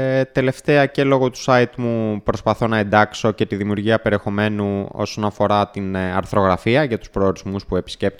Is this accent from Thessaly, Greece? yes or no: no; Peristeri, Attica, Greece; Γεννήθηκα και μεγάλωσα στο Περιστέρι, στην Αθήνα. Εδώ ζω και τώρα. Οι γονείς μου, ο πατέρας μου είναι από την Τρίπολη, η μητέρα μου είναι από τα Ιωάννινα.